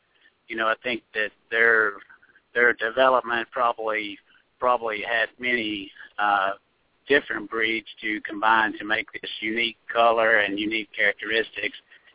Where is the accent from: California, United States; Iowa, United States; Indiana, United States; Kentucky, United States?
Kentucky, United States; Irvine; I'm from Irvine, Kentucky originally, and one of the founding fathers of the breed was from Irvine